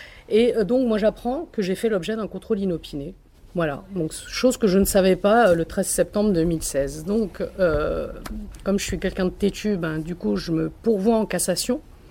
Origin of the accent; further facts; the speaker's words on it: Casablanca, Casablanca-Settat, Morocco; born there; je suis française par filiation, je n'ai jamais eu d'autre nationalité que la nationalité française. J'ai juste le malheur d'être née à Casablanca, au Maroc.